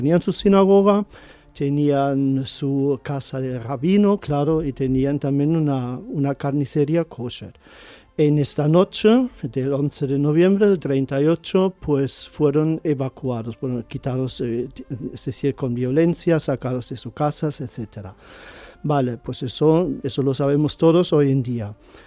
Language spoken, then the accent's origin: Spanish; Rhineland-Palatinate, Germany; Spanish is a second language; Pues yo soy del suroeste de Alemania, de Rheinland-Pfalz, el Palatinado.